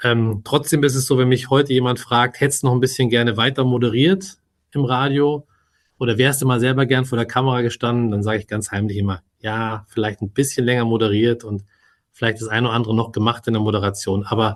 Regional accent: Munich, Bavaria, Germany; Bin gebürtiger Münchner, mich kannte jeder in München.

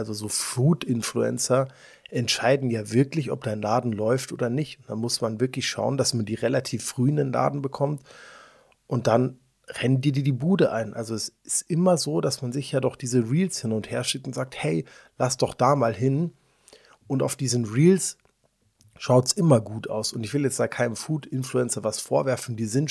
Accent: Sicily, Italy; moved away; I mean, ich bin in Sizilien aufgewachsen. Ich bin basically mit Pistazien groß geworden.

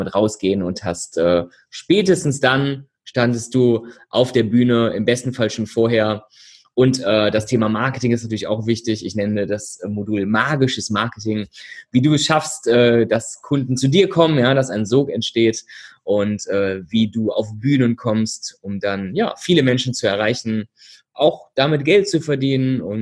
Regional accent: Düsseldorf, North Rhine-Westphalia, Germany; Viele denken immer noch, ich bin aus Berlin. Sage ich immer wieder, der in Berlin aus Düsseldorf.

